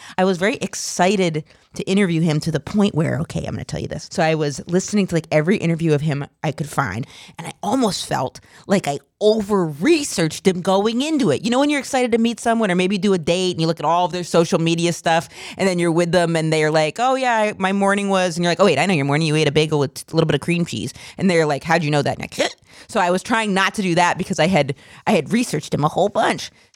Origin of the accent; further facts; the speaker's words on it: Maine, United States; Like I grew up in Bumfuck, Maine, and there's this whole lobstering community.